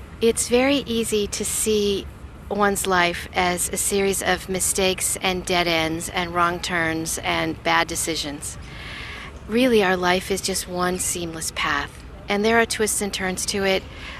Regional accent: Seattle, Washington, United States; I'm from Seattle, Washington.

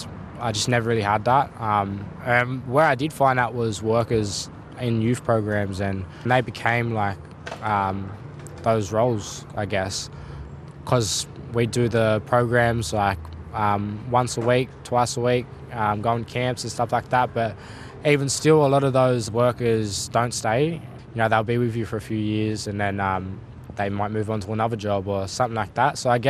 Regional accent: Maroubra, New South Wales, Australia; I'm a Gomori man. My people are from Moree, Tauhara, but I grew up on Bidjigal Land in Maroubra.

